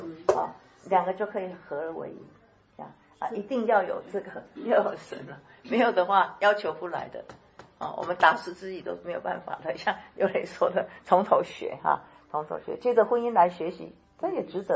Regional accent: China; 问题是我们中国人学起来就觉得很奇怪啊。

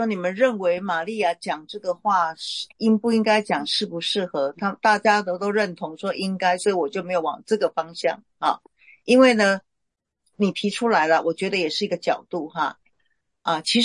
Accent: Taiwan; 我们台湾话有一句话叫做鸡婆啦，

